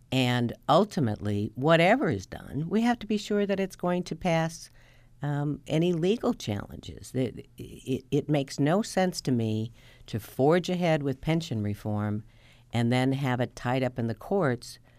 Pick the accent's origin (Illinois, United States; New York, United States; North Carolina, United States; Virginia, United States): Illinois, United States; My hand went over my badge so they couldn't see that I was from Illinois.